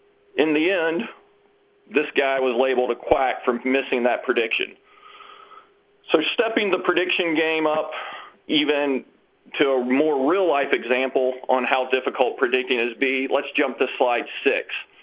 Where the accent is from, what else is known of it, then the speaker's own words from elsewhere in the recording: Memphis, Tennessee, United States; I'm best reminded of this as a child growing up in Memphis, Tennessee.